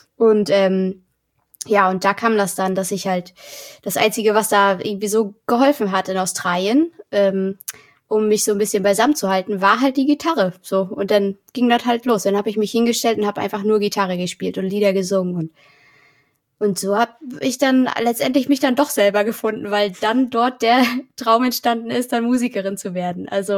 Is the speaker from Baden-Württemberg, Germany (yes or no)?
no; Mecklenburg-Vorpommern, Germany; also born or lived in Berlin; Genau, nach Mecklenburg, auf so ein kleines Dorf. Und da haben auch nur 70 Leute gewohnt, also es war wirklich Dorf.